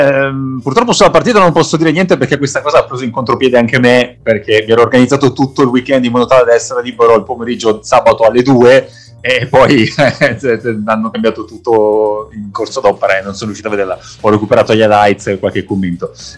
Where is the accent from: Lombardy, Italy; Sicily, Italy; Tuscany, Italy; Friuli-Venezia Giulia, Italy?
Sicily, Italy; a me onestamente da siciliano ha fatto morire da ridere